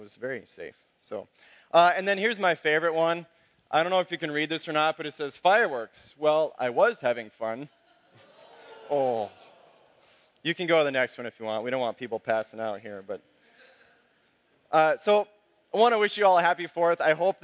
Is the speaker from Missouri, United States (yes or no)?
yes; Missouri, United States; And I grew up living in Missouri, and basically everything is legal there.